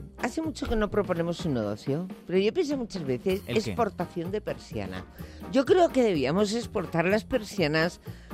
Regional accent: Basque Country, Spain; luego dice que los vascos somos brutos

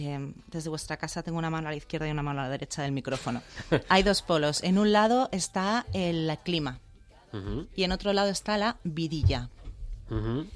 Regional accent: Madrid, Community of Madrid, Spain; born there; Nací en Madrid, sí.

